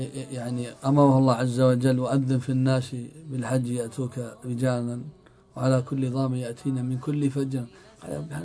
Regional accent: Saudi Arabia; أنا قابلت شاب في تركيا لما علم أني من السعودية ألح علي الحاح

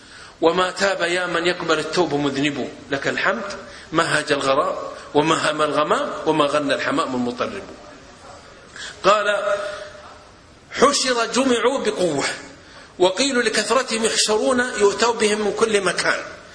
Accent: Saudi Arabia; عندنا في السعودية

